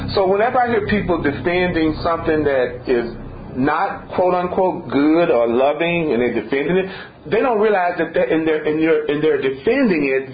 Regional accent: the South, United States; as a young black guy growing up in the South.

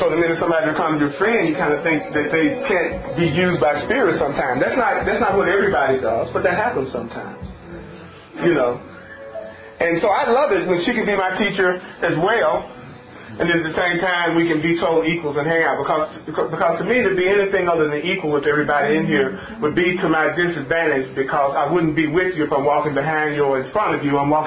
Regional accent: the South, United States; I came from the South and we had a whole lot of snow and stuff, you know what I'm saying?

